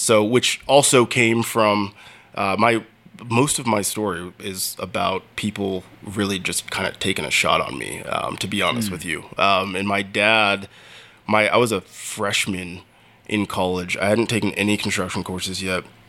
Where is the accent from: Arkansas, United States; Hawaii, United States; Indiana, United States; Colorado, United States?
Colorado, United States; Denver; born there; I was born in Denver, so like love all the Denver sports teams.